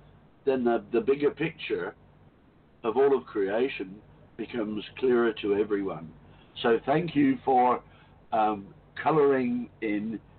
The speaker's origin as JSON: {"language": "English", "region": "England", "country": "United Kingdom", "said": "Because I'm English. I was born in England, you know."}